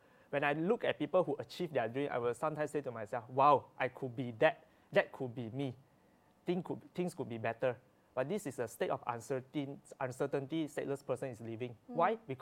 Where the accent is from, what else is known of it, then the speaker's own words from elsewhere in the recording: Singapore; I'm Singaporean. that saves me a lot of time and effort.